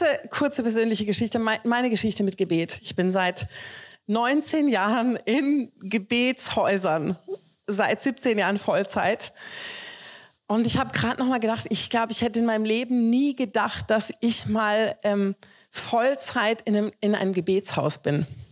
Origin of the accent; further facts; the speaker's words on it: Baden-Württemberg, Germany; Aber ich komme aus Baden